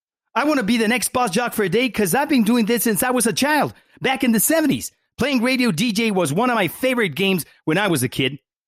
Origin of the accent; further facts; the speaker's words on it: Mexico City, Mexico; from Mexico City